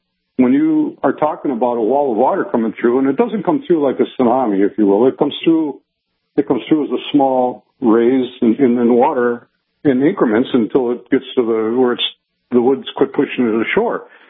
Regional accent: Battle Lake, Minnesota, United States; moved away as an adult; I am from Battle Lake and have only moved down here recently

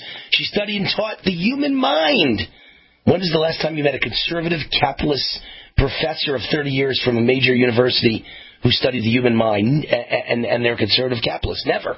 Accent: Las Vegas, Nevada, United States; Substitute my hometown of Las Vegas for Seattle.

